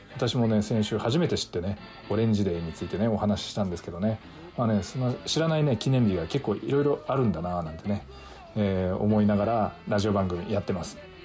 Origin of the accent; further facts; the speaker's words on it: Unzen, Nagasaki, Japan; 私の出身ね雲仙市ね、雲仙市はね雲仙の仁田峠っていうところがね